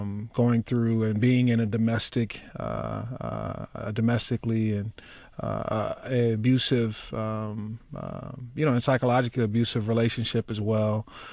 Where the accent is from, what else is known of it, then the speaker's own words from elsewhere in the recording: Ann Arbor, Michigan, United States; being born and raised in Michigan, you know, or in Ann Arbor, Michigan, at the University of Michigan Hospital